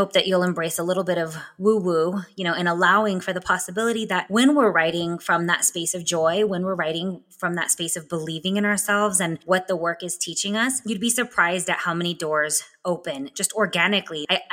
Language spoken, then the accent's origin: English; California, United States; where I grew up in the Imperial Valley on the Mexicali border